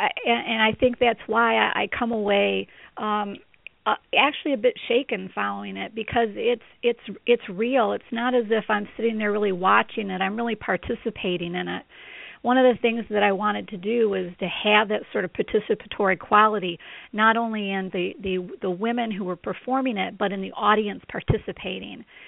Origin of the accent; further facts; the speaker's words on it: Michigan, United States; I'm from Michigan, and so for us, spring was really important because you went from very cold snow to the little crocuses coming up out of the ground